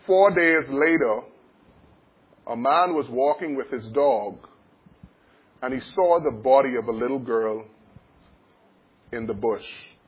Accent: Nassau, New Providence, Bahamas; so I am from Nassau, Bahamas.

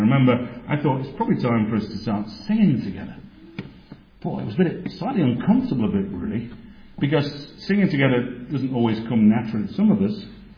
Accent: Yorkshire and the Humber, United Kingdom; I'm thinking, as a Yorkshireman, I've never been brought up in solid doctrine

